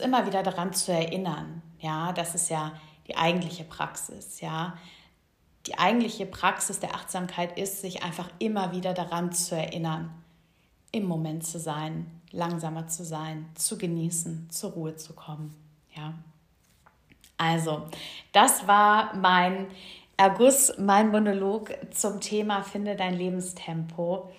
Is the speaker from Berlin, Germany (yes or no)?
no; Cologne, North Rhine-Westphalia, Germany; als hier in meiner Heimat, wo ich gerade lebe, in Köln.